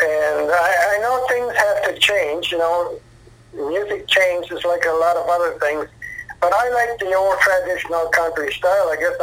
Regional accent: Newfoundland and Labrador, Canada; because I am from Newfoundland, and we have a Newfoundland dog.

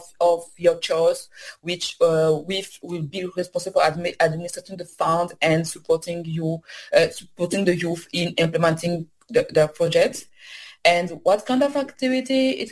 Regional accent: DR Congo; first language Swahili; English is a second language; I speak Swahili. It's my first, you know, my mother tongue, because I'm from Democratic Republic of Congo, and so I speak Swahili, and I learn it at home

